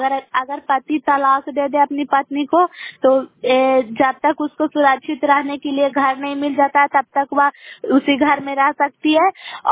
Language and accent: Hindi; Bairiganj, Bihar, India; मैं ग्राम बैरीगंज के निवासी हूँ